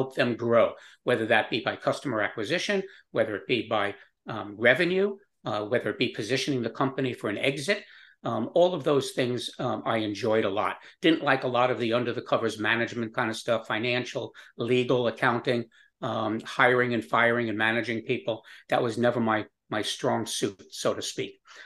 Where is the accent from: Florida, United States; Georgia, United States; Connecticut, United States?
Florida, United States; I moved to Atlanta from Florida, which is where I lived at the time. Loved where I lived. It was up by a beautiful lake, Lake Lanier, just a little bit north of you, where you are. And it was nice. I did miss the coast, which is where I grew up